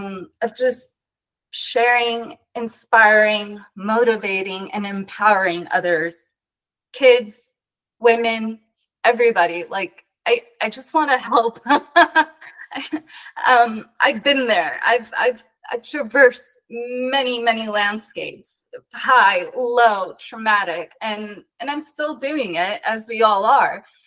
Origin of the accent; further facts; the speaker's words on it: Los Angeles, California, United States; now in Florida, United States; I am originally from Los Angeles, Southern California.